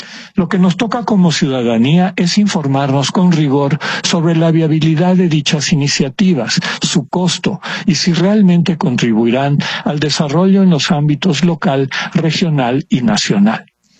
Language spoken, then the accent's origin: Spanish; Mexico; Como mexicanas y mexicanos formamos parte de una historia colectiva